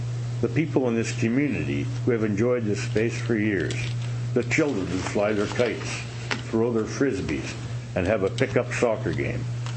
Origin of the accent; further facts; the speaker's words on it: Winnipeg, Manitoba, Canada; When I was a boy, I grew up in the Crescentwood area. I went to Rockwood School.